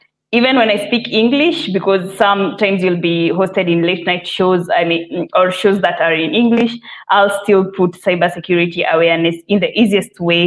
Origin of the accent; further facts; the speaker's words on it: Kenya; I'm from Kenya. I'm a cybersecurity engineer with a background in software engineering